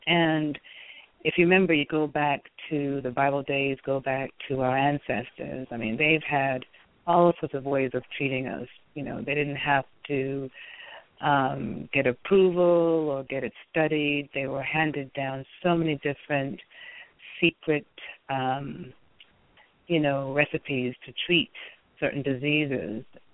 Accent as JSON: {"language": "English", "country": "Canada", "tie": "born there", "said": "I was born in Canada to a Jamaican mother and a Nigerian father."}